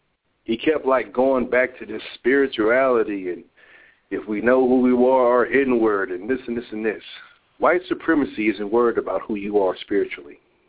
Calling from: Houston, Texas, United States; calling from Houston.

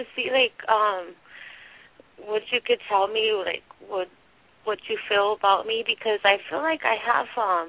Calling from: California, United States; I'm calling from California.

